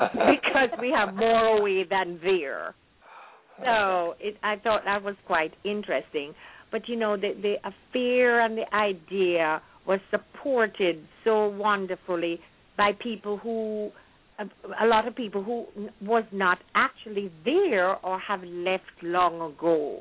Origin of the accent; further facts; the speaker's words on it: Jamaica; Growing up in Jamaica. I mean, when I was there, independence didn't even, you know, go through my mind.